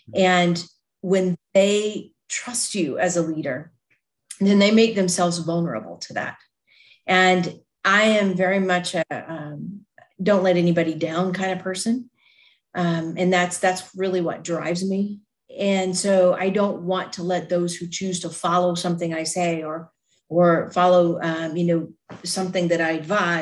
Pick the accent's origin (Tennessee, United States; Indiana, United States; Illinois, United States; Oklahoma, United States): Tennessee, United States; Nashville; So I was raised in a Baptist church down in Tennessee. I grew up in the Nashville area.